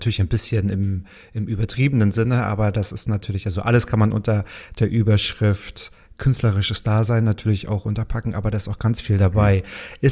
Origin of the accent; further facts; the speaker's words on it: Luxembourg; ich komme aus Luxemburg.